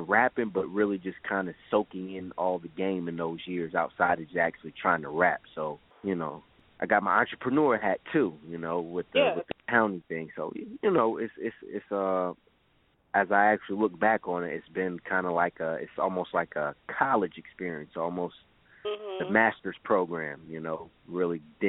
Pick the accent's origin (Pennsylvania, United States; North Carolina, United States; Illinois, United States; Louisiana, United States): North Carolina, United States; Raleigh; But me, I was born and raised here. You know, native.